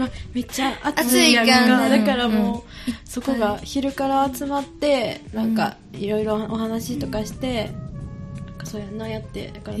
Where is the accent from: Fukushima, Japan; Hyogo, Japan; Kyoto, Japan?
Hyogo, Japan; Nishiwaki; 幼児教育保育学科2年生の … 出身は西脇市です。